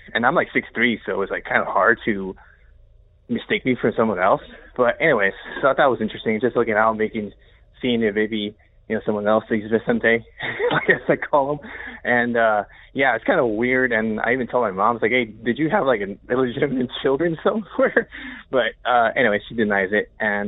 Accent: Chicago, Illinois, United States; moved away as an adult; I grew up in Chicago, and I lived there from the time I was born, 86, to 2007, so that's important. So anyways, I didn't leave Chicago until I was 21

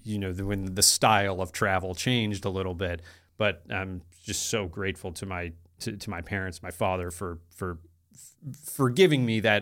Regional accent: Midwest, United States; I was a kid from the Midwest. I was like, Asia, this is crazy.

